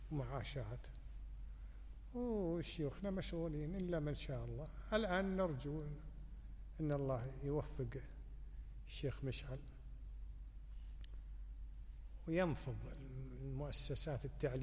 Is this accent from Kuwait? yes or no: yes; Ahmadi, Al Ahmadi Governorate, Kuwait; أنا من أهل الأحمدي، إحنا من عثمان شل، بس أنا انولدت بالأحمدي، انولدت بمستشفى الشركة وعشت بشرق الأحمدي،